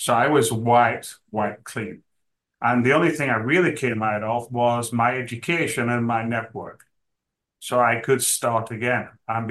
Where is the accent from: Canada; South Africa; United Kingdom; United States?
United Kingdom; England; moved away; And I came from England. And when I lived in England, I used to work for a flipper.